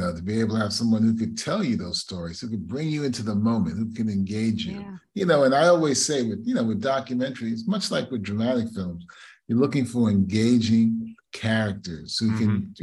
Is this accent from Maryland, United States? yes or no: no; New York City, New York, United States; I grew up in East Harlem on 99th Street and 2nd Avenue in New York City in the night from 1955 to 1972.